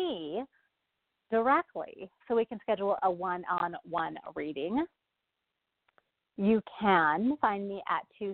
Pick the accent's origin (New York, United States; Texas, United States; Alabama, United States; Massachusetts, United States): Texas, United States; Houston; Well, I'm from Houston, so I'm kind of partial myself.